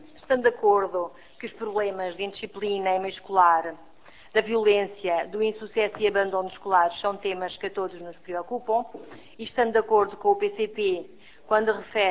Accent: Beja, Portugal; como sou de Beja e conheço a realidade

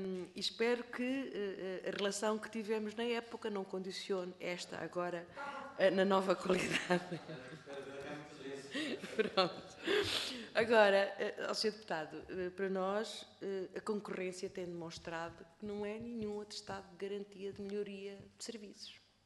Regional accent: Almada, Setúbal, Portugal; eu sou de Almada, portanto, já foi uma grande aldeia, não é? Agora já está muito desenvolvida.

